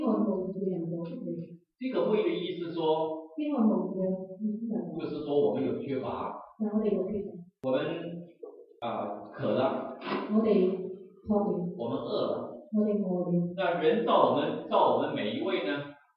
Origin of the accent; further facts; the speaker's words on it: China; 我自己引以为荣，我是中国人。